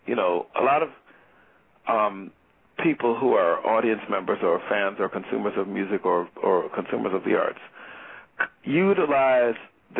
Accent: Teaneck, New Jersey, United States; also born or lived in Bronx, United States; I grew up in Teaneck, New Jersey. I was born in the Bronx, but raised in Teaneck, New Jersey

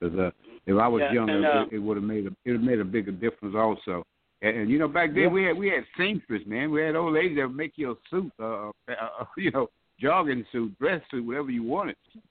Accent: Louisiana, United States; now in Atlanta, United States; And I moved from Louisiana, went to Atlanta.

